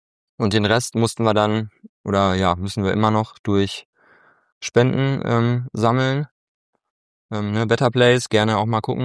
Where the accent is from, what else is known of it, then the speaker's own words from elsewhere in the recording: Wiehl, North Rhine-Westphalia, Germany; Also ich komme aus Wiel. Keine Ahnung, ob das jemand kennt, ist bei Gummersbach, ist ja eher durch Handball bekannt, ne, so Richtung Köln.